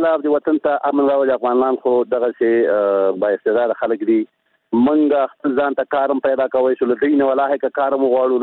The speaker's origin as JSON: {"language": "Pashto", "region": "Laghman", "country": "Afghanistan", "said": "زه د لغمان دی ولایت دی ولسوالۍ نه"}